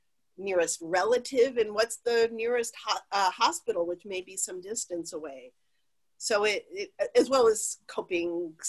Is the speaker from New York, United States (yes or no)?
yes; New York City, New York, United States; also born or lived in Boston; now in Birmingham, United States; Now, I'm a girl from New York City. I'm then transplanted to Massachusetts for a few decades, Boston. I'm now in Birmingham, Alabama, so it is city.